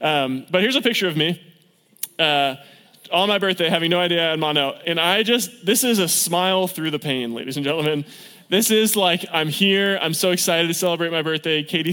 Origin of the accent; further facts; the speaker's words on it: California, United States; I'm from California. I know what salad is. It's like the food of my people.